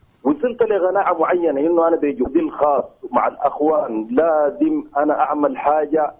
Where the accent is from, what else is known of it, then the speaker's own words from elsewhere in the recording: Sudan; ونحن جينا من السودان